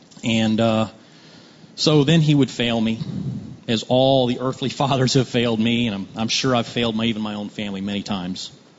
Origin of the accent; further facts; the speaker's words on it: Tampa, Florida, United States; So, I grew up here in Tampa most of my life.